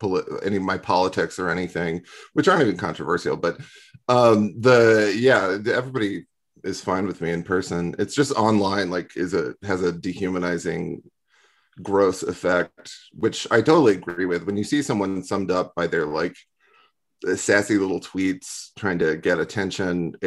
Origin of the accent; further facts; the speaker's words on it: Austin, Texas, United States; Yeah, I'm from Austin.